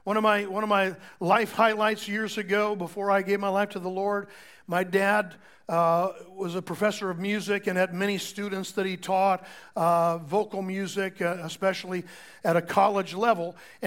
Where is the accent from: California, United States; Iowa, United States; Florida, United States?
Florida, United States; Orlando; I grew up in the Orlando area, and there was no good arena in Orlando.